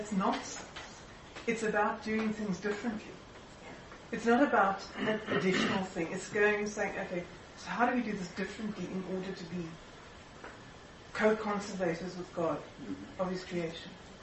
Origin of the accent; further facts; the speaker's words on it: South Africa; I'm South African, I can't do the accent.